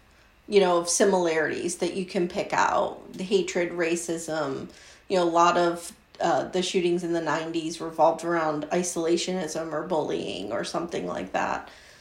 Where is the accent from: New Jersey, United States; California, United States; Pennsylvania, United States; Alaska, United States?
Pennsylvania, United States; I grew up in Pennsylvania. I live in Pennsylvania.